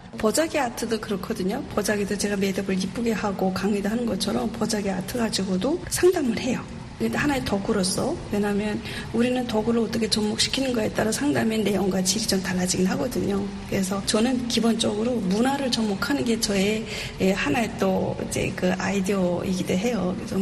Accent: North Korea; moved away; 통일된 다음에 북한 땅에 내 고향에 오히려 북한을 떠나서 밝은 세상에서 살면서

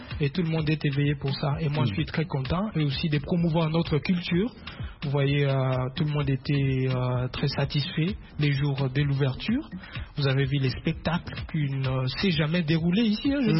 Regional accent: DR Congo; Je suis Congolais et fier

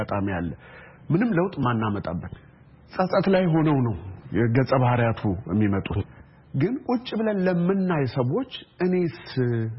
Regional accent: Harar, Harari Region, Ethiopia; እንግዲህ እኔ ተወልጄ ያደኩት ሀረር ነው።

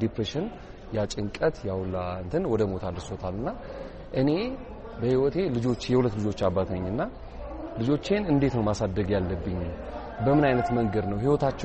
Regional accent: Addis Ababa, Ethiopia; እኔ ከተማ ነው ያደኩት 4 ኪሎ አካባቢ ነው ያደኩት ግን አሁን ወጥቼ አያት አካባቢ ባል ሰፈር ነው መኖርው

